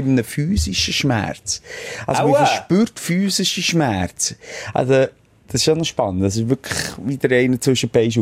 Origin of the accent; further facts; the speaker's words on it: Bern, Switzerland; Ein Meeting, wo wir als Berner auf Zürich fahren.